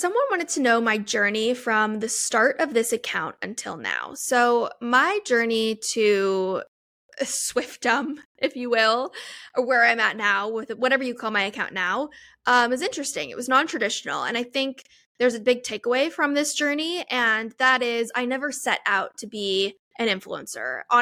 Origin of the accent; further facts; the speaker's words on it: California, United States; also born or lived in Florida; Being that I grew up in Southern California and Central Florida, I have never not lived for like the majority of my life within a 40-minute drive of Disney.